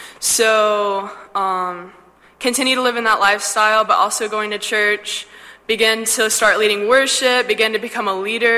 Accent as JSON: {"language": "English", "town": "Virginia Beach", "region": "Virginia", "country": "United States", "said": "I'm from Virginia Beach, Virginia. And I didn't grow up in the church."}